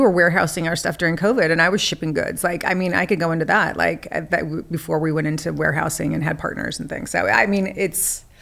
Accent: Montecito, California, United States; I grew up in Montecito before it was like, you know, Spielberg and Oprah land and everybody, you know, famous lived there from Los Angeles as like their beautiful weekend place, which it is.

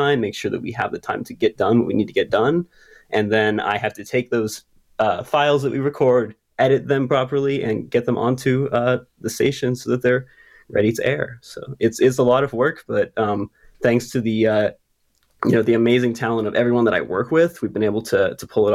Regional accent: Dubois, Pennsylvania, United States; I'm originally from Dubois, Pennsylvania, just like about 2 hours northeast of here. It's a bit smaller of a town than Pittsburgh

